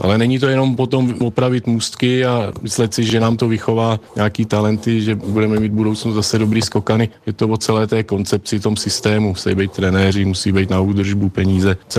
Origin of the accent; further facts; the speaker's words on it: Harrachov, Liberec Region, Czechia; já jsem z Harachova, tak můžu mluvit o Harachově